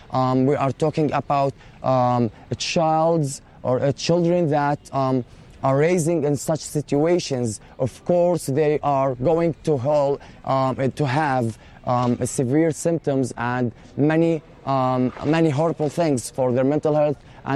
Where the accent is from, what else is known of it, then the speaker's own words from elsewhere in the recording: Rafah, Gaza Strip, Palestine; So I forced to move to another place at the same area, Rafah City, because I'm from Rafah